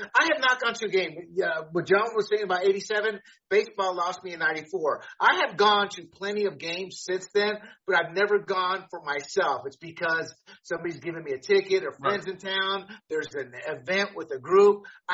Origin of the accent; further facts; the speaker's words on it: United States; now in Panama; of me because I'm now the Yankee in Panama.